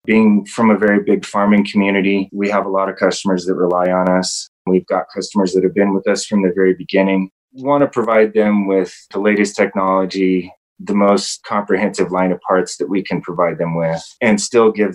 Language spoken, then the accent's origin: English; Monte Vista, Colorado, United States; Born and raised here in Monte Vista. Born at the hospital in Del Norte when it was still active. Raised here in Monte Vista. Ironically enough, bought the house I grew up in.